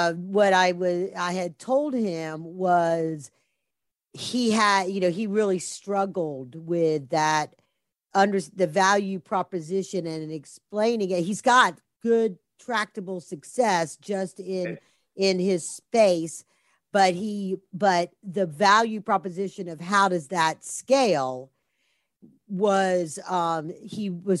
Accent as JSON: {"language": "English", "region": "the South", "country": "United States", "accent": "Southern", "said": "we Southerners, I'll throw on my little Southern accent now. We Southerners are judged by our accent sometimes"}